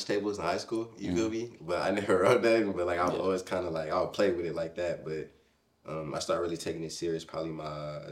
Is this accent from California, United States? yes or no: yes; Rio Valley, California, United States; I'm from California.